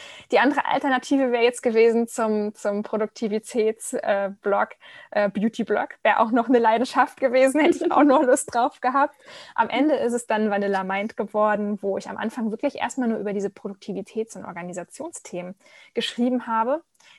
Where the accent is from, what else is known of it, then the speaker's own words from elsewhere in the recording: Lübeck, Schleswig-Holstein, Germany; Ich bin momentan 32 Jahre alt. Ich komme aus Lübeck, aus dem hohen Norden